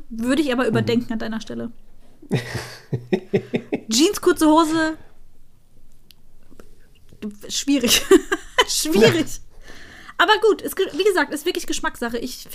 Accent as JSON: {"language": "German", "country": "Turkey", "said": "meine fucking Sonnenallergie, die ich als Türk, die ich als Türkin habe, schon immer hatte."}